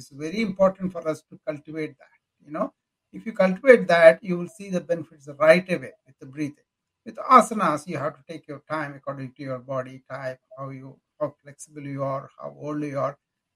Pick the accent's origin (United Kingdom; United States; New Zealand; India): India; moved away; Well, I came from India.